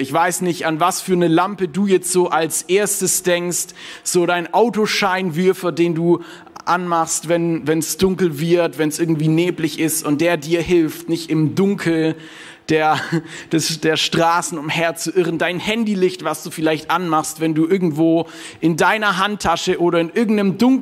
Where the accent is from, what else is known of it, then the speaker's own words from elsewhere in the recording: Baden-Württemberg, Germany; ich bin Schwabe.